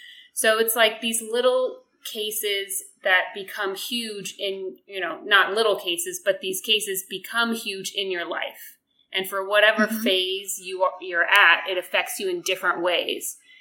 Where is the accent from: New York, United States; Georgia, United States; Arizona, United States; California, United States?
California, United States; Los Angeles; You know, I grew up in the Valley in Los Angeles.